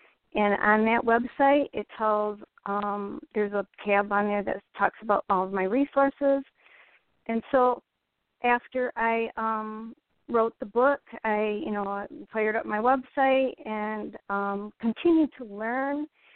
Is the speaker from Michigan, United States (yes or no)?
yes; Grand Rapids, Michigan, United States; I am from Grand Rapids, Michigan